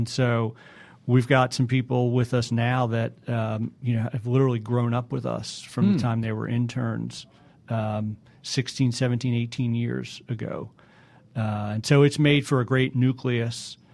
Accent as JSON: {"language": "English", "town": "Philadelphia", "region": "Pennsylvania", "country": "United States", "said": "So I'm a transplant, like a lot of other folks here, right? I came from Philadelphia."}